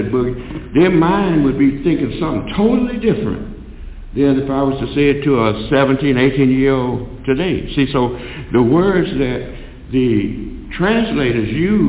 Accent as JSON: {"language": "English", "country": "United States", "said": "I don't speak Arabic. I'm from America, and my language is English."}